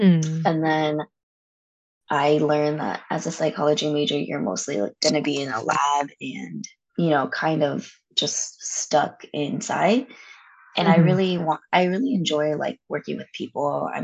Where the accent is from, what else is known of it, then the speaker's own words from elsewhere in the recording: San Diego, California, United States; So I grew up in San Diego.